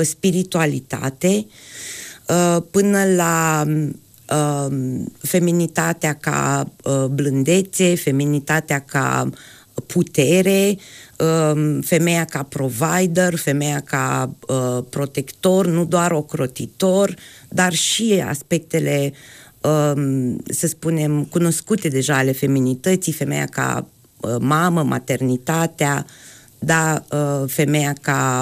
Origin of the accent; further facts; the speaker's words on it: Iași, Iași County, Romania; Noi suntem 8 artiste din Iași